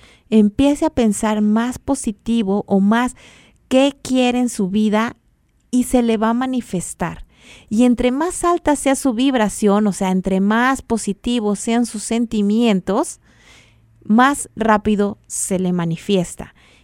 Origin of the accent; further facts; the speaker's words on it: Mexico City, Mexico; aquí me sale lo chilanga, pero pues de ahí soy del DF.